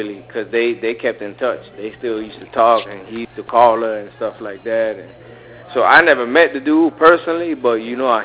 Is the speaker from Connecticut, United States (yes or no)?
no; Miami, Florida, United States; Yeah, I was born and raised here in Miami. My parents are from Cuba, but I was born and raised here in Miami.